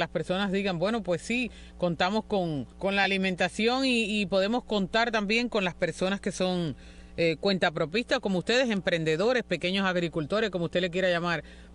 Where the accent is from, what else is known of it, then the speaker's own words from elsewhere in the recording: Cuba; nosotros los cubanos